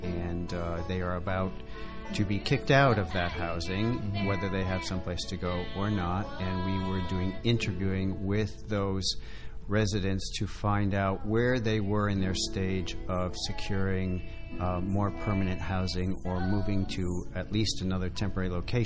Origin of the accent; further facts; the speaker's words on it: Ohio, United States; now in New York, United States; Okay, so I'm from Ohio and I lived in New York for 30 years now.